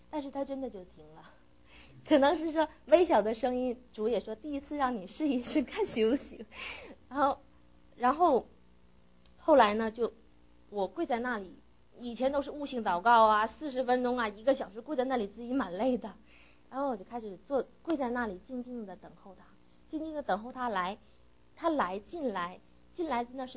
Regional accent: China; 我是从中国来的

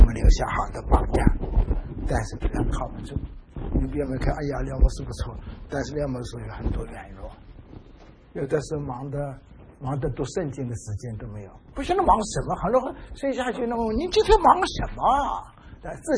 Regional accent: China

